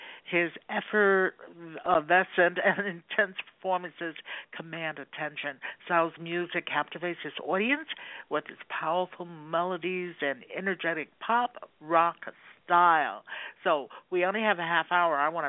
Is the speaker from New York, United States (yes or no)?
yes; Brooklyn, New York, United States; East New York, Brooklyn, actually. I grew up in Bedford-Stuyvesant, I believe it was, Bed-Stuy.